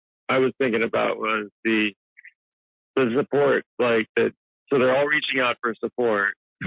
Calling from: St. Petersburg, Florida, United States; I'm in St. Petersburg, Florida.

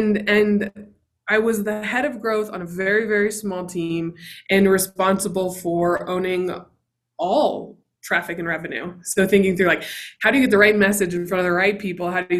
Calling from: Eagle, Colorado, United States; I am tuning in from Eagle, Colorado, which is a small mountain town outside of Vail.

